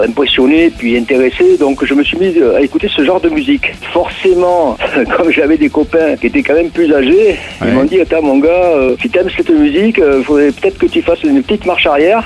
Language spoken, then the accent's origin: French; Sainte-Foy-la-Grande, Nouvelle-Aquitaine, France; accent: south-west; je suis né à Sainte-Foy-la-Grande. Donc, c'est à la fois en Dordogne et en Gironde, puisque c'est limitrophe. Il n'y a que la rivière qui sépare ces deux départements. Ouais. Et donc, j'ai grandi, et puis je vis toujours d'ailleurs, près de Sainte-Foy-la-Grande